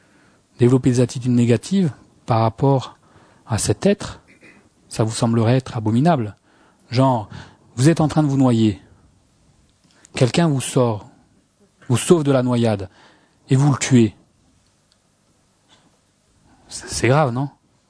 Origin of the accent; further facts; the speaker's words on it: France; on est français, on est mal barré